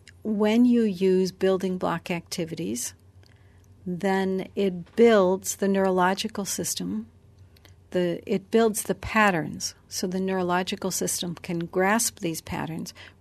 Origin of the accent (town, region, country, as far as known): United States